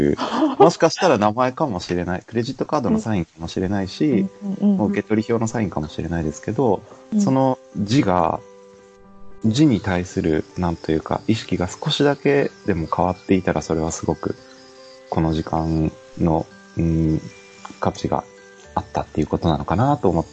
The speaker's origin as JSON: {"language": "Japanese", "region": "Tochigi", "country": "Japan", "tie": "born or raised there", "said": "地元の栃木なんかにもいらっしゃる機会がある方はぜひご覧いただけたら嬉しいです。"}